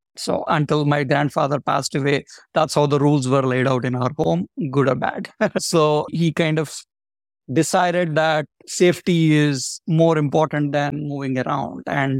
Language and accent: English; Andhra Pradesh, India; also born or lived in Hyderabad; I was born in Hyderabad, the capital of Telangana right now, but I was brought up in a village in East Godavari district in Andhra Pradesh. And I was brought up by my grandparents.